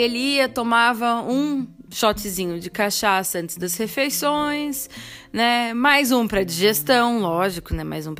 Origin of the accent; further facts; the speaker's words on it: Sorocaba, São Paulo, Brazil; moved away; eu sou de Sorocaba, né? Sou do interior de São Paulo, porém eu costumava passar as minhas férias na casa dos meus avós em São Paulo, ali na Vila Alpina.